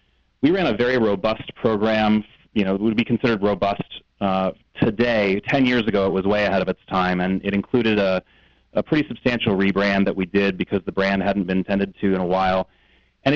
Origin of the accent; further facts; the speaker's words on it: Darien, Connecticut, United States; moved away as an adult; now in Los Angeles, United States; I'm originally from Connecticut, a small town called Darien there, which is maybe an hour outside of New York. I moved out to Southern California for university in 1999